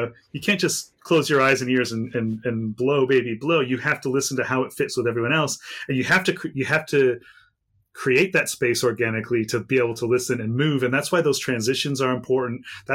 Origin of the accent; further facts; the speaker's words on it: Elmhurst, Illinois, United States; born there; I mean, I was born in Elmhurst, Illinois, where there's a big old train yard, and the trains used to crawl.